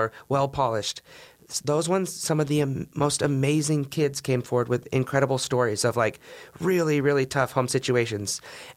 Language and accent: English; Alaska, United States; And that's what's so cool about being up here in Alaska is I'm from Alaska, and I can relate to these kids